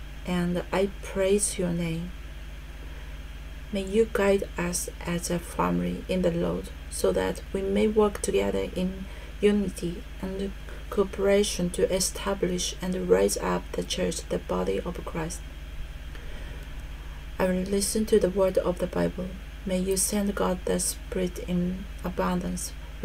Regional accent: Niigata, Japan; My hometown is where the Chuet earthquake occurred in 2004, and my parents' house was also affected, damaged. The snow still piled up to about 2 meters. We have to live with snow for about 4 months

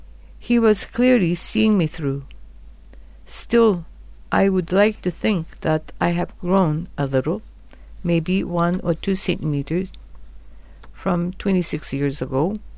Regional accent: Japan; because I was born and raised in Japan.

